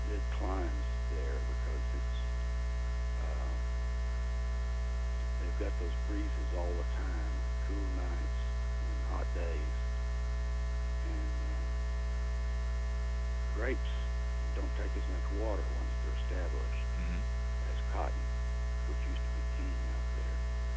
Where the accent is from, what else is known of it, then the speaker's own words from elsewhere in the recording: Brownfield, Texas, United States; born there; I was born in Brownfield on March 3rd, 1944.